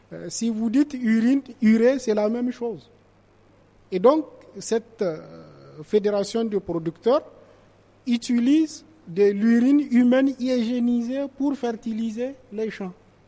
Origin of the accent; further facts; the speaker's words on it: Niger; Nous, chez nous, au Niger, comparativement au Burkina